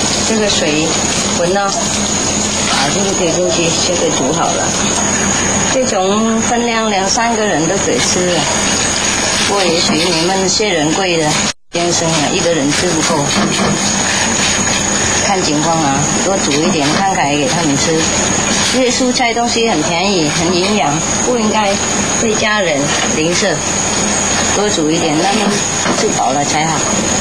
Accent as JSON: {"language": "Chinese", "country": "Vietnam", "said": "还记得啊，我们越南人就叫豆腐皮"}